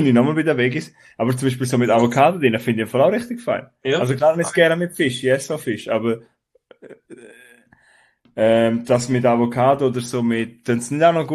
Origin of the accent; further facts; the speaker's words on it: Switzerland; wir sind ja alle Schweizer, die dazu hören